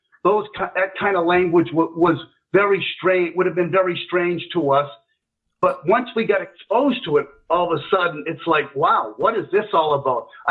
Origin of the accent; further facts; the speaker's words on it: Worcester, Massachusetts, United States; By the way, I grew up in Worcester, Massachusetts, which is the second most populated city in New England.